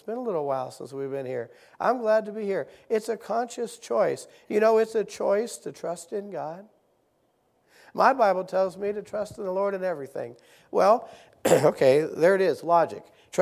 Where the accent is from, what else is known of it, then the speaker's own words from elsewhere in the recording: Fairmont, United States; And I can still remember driving across my hometown, Fairmont, thinking to myself